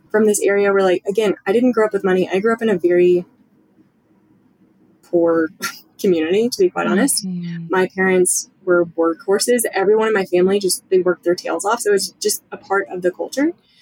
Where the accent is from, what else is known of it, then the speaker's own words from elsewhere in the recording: Kentucky, United States; So I grew up in the Bible Belt in rural Kentucky, and that played a huge role in my life.